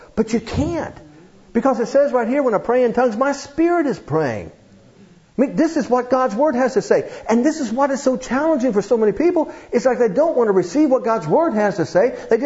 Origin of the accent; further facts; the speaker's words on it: Ohio, United States; I'm from Ohio. I like to watch Ohio State University football on TV.